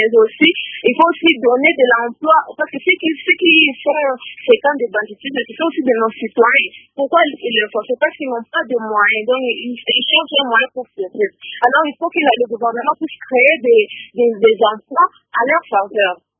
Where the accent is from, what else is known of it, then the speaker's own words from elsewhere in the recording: Bukavu, South Kivu, DR Congo; c'est un phénomène qui prend de plus en plus de l'ampleur ici chez nous à Bukavu